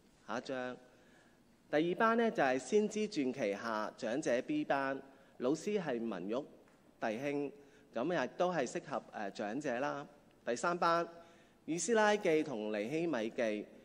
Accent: Hong Kong; 因為我們香港人非常之忙碌

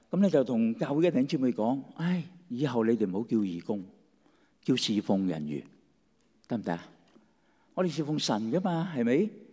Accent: Guangdong, China; 中国这句说话，我们广东人隔夜油炸鬼，没来火气，是不是？

